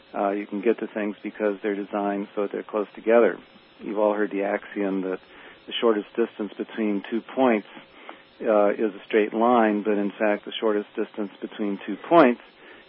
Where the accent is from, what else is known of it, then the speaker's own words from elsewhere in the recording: Santa Fe, New Mexico, United States; My father was an architect. I grew up in Santa Fe, New Mexico, beautiful country, and right across the valley from me was Los Alamos, New Mexico